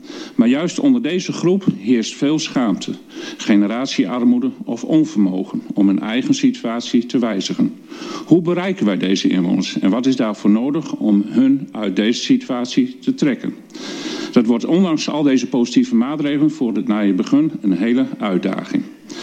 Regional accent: Groningen, Netherlands; Want ik ben een Groninger en dat doet me goud.

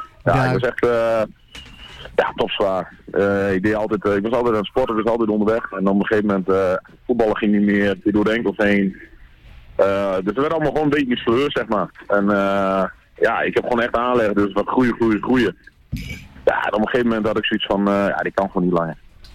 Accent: Assen, Drenthe, Netherlands; now in Leek, Netherlands; ik kom uit Assen. Tegenwoordig woonachtig in Leek

